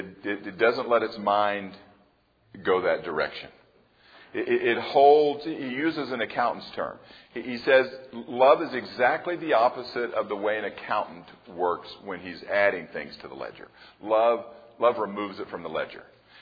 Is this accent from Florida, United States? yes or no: yes; Tampa, Florida, United States; because that certainly was one of the greatest facets of growing up in Tampa.